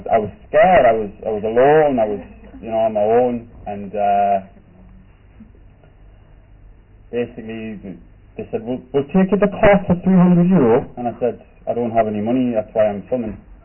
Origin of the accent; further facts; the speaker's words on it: Gateshead, North East England, United Kingdom; you can probably tell now by the accent. I grew up in Gateshead, which is literally across the water from Newcastle.